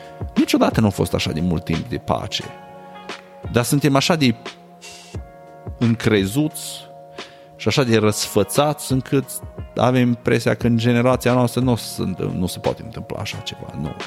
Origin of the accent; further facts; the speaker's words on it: Sighetu Marmației, Maramureș County, Romania; now in United States; Eu trăiesc în America, da? Îs născut și crescut în Sighetul Marmației, Maramureș, pe graniță cu Ucraina